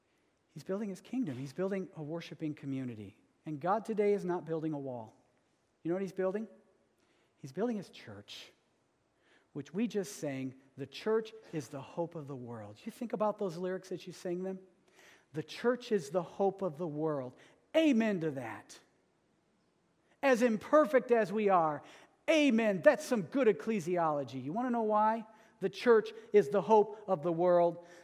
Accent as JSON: {"language": "English", "country": "United States", "said": "because I'm an American and I'm raised with this kind of rugged individualism"}